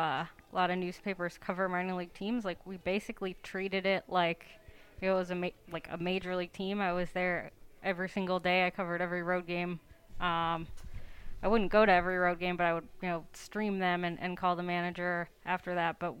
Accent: Chicago, Illinois, United States; I'm from the Chicago area originally.

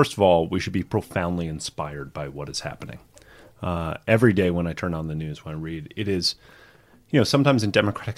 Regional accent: United States; As an American, that's true.

